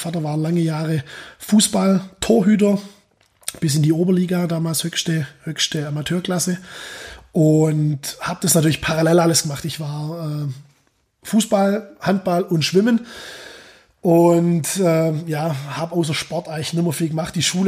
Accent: Wißgoldingen, Baden-Württemberg, Germany; In Wiesgoldingen. Das ist so ein kleines Dorf zwischen Schwäbisch Gmünd und Göppingen.

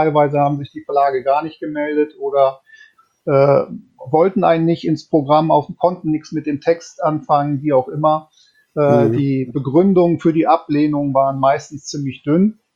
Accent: North Rhine-Westphalia, Germany; Tatsächlich aufgewachsen bin ich allerdings im Bergischen Land, also in der Nähe 50 Kilometer von Köln. Und dort bin ich auch zur Schule gegangen.

